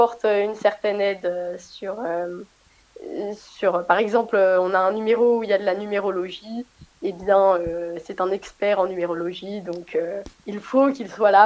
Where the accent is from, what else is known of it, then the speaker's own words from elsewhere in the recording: Auvergne-Rhône-Alpes, France; Donc moi, je suis originaire de Savoie.